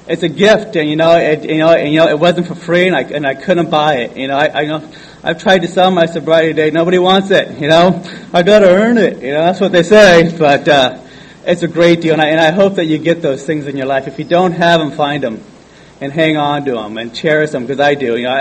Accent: Anaheim, California, United States; born there; So, you know, I was born in Anaheim, not too far from here.

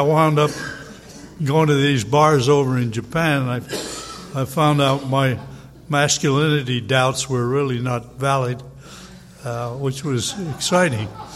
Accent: England, United Kingdom; born there; I was born in England, and I had an aunt who had married an American Army officer

